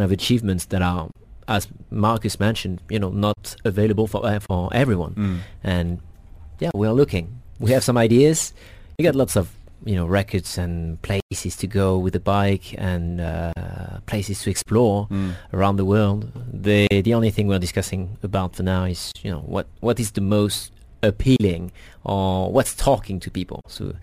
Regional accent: France; I'm from France

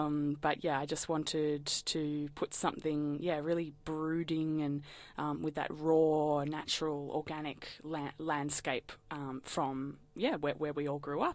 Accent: Mornington, Victoria, Australia; I guess I was always surrounded by the ocean when growing up. I grew up in Mornington.

